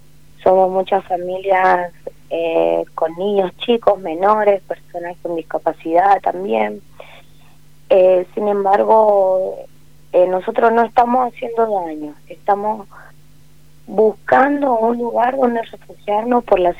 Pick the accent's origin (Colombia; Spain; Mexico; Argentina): Argentina; Valle Fértil, San Juan; Somos de Valle Fértil. Del 100% somos de Valle Fértil.